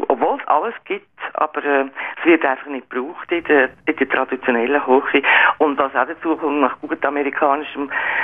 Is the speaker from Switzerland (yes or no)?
yes; Switzerland; now in Colombia